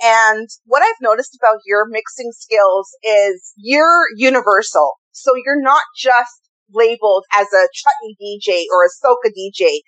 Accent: Toronto, Ontario, Canada; We didn't really have too much of anything else growing up in Toronto. I wasn't part of the whole West Indian scene

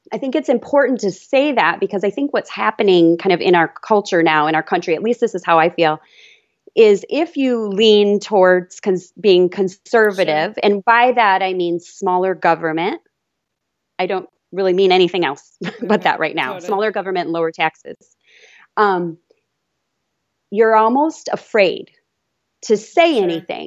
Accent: Chicago, Illinois, United States; Yep. Yep.

